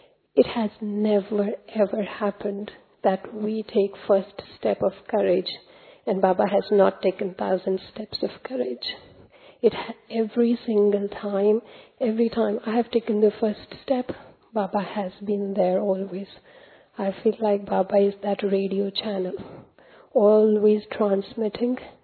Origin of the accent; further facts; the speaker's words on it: Australia; I'm from Australia.